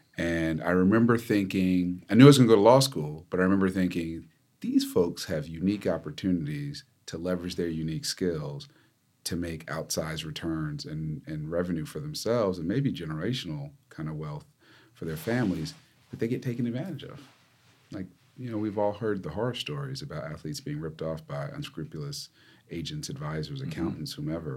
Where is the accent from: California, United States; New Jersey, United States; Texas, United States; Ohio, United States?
New Jersey, United States; But I'm glad I grew up in Jersey.